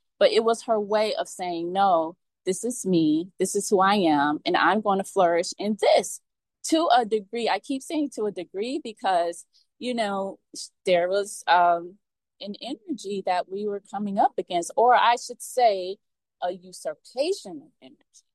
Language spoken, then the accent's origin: English; Detroit, Michigan, United States; I grew up in Detroit, Michigan, and the winters there can get pretty rough.